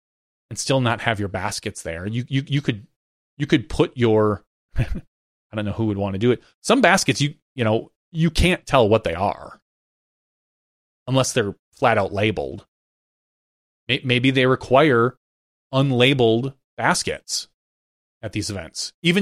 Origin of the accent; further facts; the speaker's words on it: Fox Cities, Wisconsin, United States; I grew up in the Fox Cities, which is kind of part of Kakana.